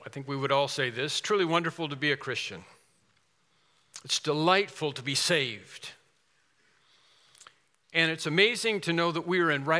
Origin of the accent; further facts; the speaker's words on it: Portland, United States; when I grew up here in Portland, I used to be asked the question all the time when somebody hear